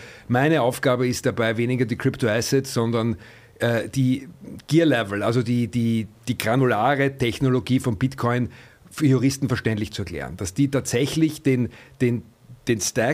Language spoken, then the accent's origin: German; Vienna, Austria; moved away as an adult; now in England